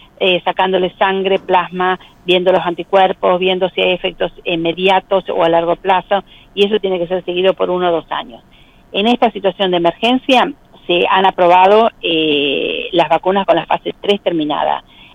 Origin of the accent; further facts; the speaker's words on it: Trenque Lauquen, Buenos Aires Province, Argentina; accent: pueblerina; Porque es provincia de Buenos Aires.